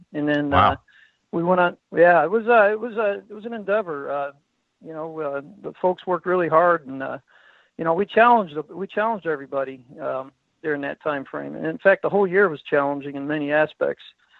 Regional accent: Chicago, Illinois, United States; And for the record, yeah, I am from Chicago, the North Side.

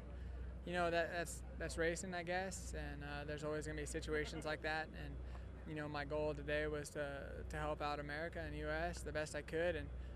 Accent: Colorado, United States; born or raised there

